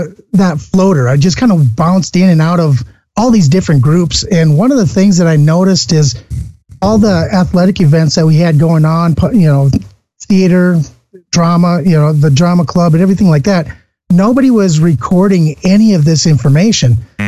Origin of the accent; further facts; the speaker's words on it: Pipestone, Minnesota, United States; Well, I'm originally from Minnesota. I grew up in a small town called Pipestone, Minnesota, which has got about 1,300 people.